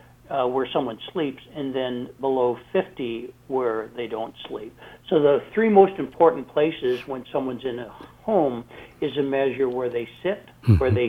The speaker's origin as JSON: {"language": "English", "town": "Las Vegas", "region": "Nevada", "country": "United States", "said": "I'm from Las Vegas. I'm headquarters in Las Vegas."}